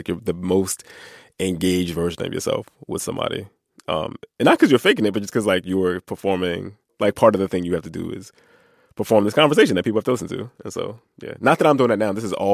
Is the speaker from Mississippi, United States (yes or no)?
no; Philadelphia, Pennsylvania, United States; a lot of people I grew up with in Philly were like, oh, congratulations on your new job.